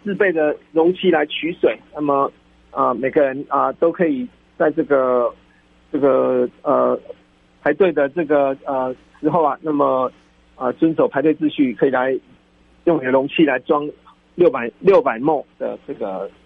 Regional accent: Taiwan; 可是我们台湾人都很努力的重新站起来

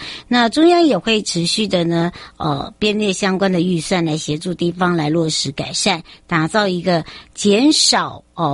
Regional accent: Taiwan; 其实我们台湾人最热情的是就是人情味了

